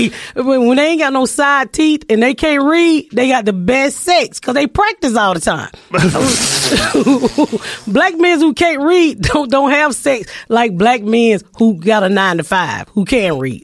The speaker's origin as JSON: {"language": "English", "region": "the South", "country": "United States", "said": "I'm from the South, right? So back in the day, and don't get offended, people, but, you know, dog fighting is big in the South."}